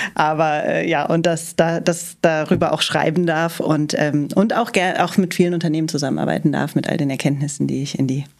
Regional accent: Rhineland-Palatinate, Germany; im Kreis Ahrweiler, wo ich herkomme

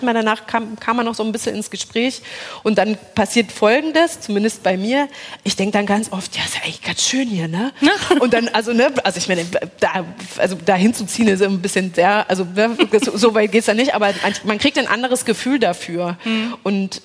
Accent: Saxony, Germany; ich komme aus der Ecke von Bautzen

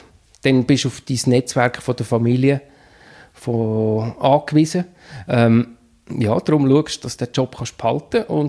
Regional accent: Switzerland; wenn du sagst, nein, ich komme aus der Schweiz

